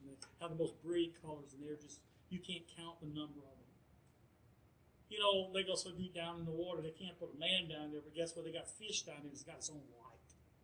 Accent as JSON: {"language": "English", "region": "Florida", "country": "United States", "said": "I'm from Florida, boy. I'm coming out from, Florida, and then I'll come up there."}